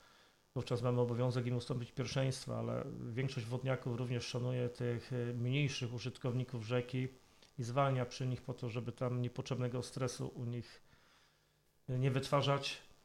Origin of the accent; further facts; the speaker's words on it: Rogalinek, Greater Poland Voivodeship, Poland; also born or lived in Poznań; Ja mieszkam w Rogalinku od urodzenia z drobną przerwą, kiedy mieszkałem w Poznaniu. Od 15-16 lat ponownie jestem stałym mieszkańcem Rogalinka. Od urodzenia mieszkając nad Wartą.